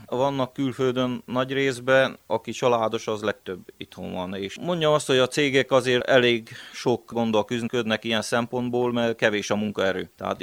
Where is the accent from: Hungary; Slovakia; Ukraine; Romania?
Romania; Transylvania; ugyebár itthon Romániába magyarok vagyunk, kint Magyarországon pedig románok vagyunk